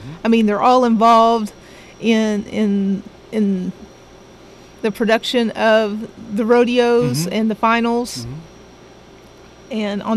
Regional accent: Ramona, Oklahoma, United States; Yes, sir. I'm from Ramona.

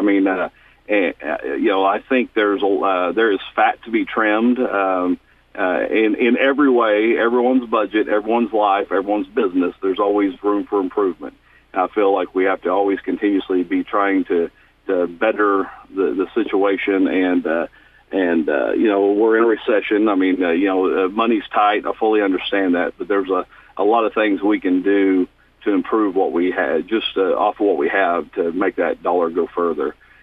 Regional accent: Barnsdall, Oklahoma, United States; I'm a sixth-generation Osage County resident, born and raised in the Barnesdale area, where I live now, and I plan on being here my whole life.

